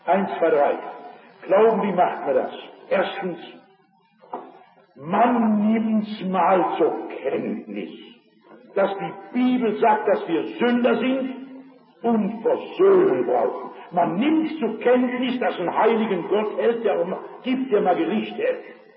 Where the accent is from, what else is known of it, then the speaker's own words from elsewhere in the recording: Rhineland, Germany; ich komme aus dem Rheinland